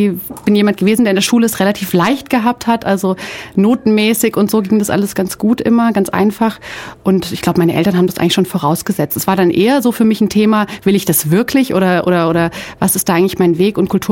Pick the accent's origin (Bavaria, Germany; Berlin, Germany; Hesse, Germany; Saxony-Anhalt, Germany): Hesse, Germany; Also ich bin aufgewachsen in Hessen im Vogelsbergkreis. Für diejenigen, die es nicht kennen sollten, das ist irgendwo zwischen Kassel und Frankfurt. So die nächsten mittelgroßen oder kleineren Städte sind Marburg, Gießen und Fulda. Also es ist wirklich so, eigentlich genau in der Mitte von Deutschland, aber irgendwie doch ganz am Ende der Welt.